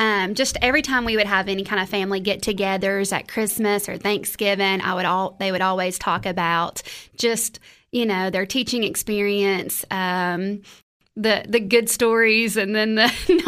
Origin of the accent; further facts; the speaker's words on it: Crossville, Tennessee, United States; So I'm born and raised in Crossville, Tennessee, and come from a long line of educators.